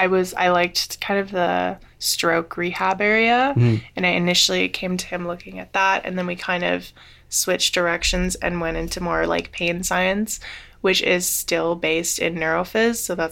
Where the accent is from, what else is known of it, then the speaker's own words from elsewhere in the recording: Toronto, Ontario, Canada; now in Victoria, Canada; I'm from Toronto, so I wanted to kind of experience the West Coast a little bit.